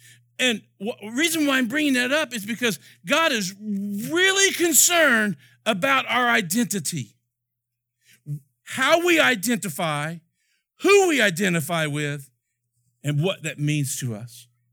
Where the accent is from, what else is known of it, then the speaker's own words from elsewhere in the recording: Oklahoma, United States; When we moved here almost 18 years ago, I came from Oklahoma, and there is no professional sports in Oklahoma City except for Oklahoma Sooners.